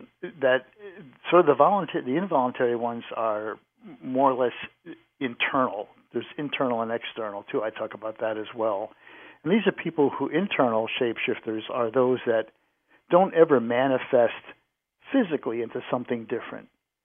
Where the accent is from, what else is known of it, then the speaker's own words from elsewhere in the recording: New England, United States; You know, I grew up in New England, and I couldn't help but walk past some old cemetery almost any town that I lived